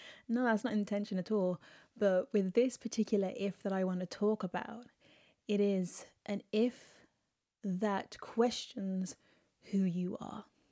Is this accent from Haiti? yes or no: no; England, United Kingdom; I said Z, it's Z, I'm English.